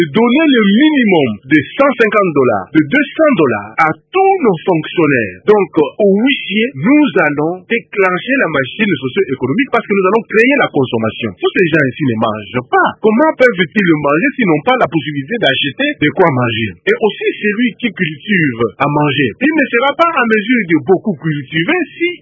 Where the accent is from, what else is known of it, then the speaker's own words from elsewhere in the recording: Mweka, Kasaï, DR Congo; born there; je sais que je suis né à Mweka. Mon père et ma mère étaient à Mweka et je suis allé dans la maternité là où j'étais né.